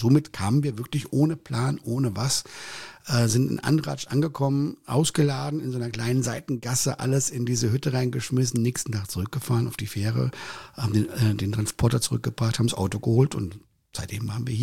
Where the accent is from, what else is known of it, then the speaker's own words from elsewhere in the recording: Hesse, Germany; Ich bin Hesse.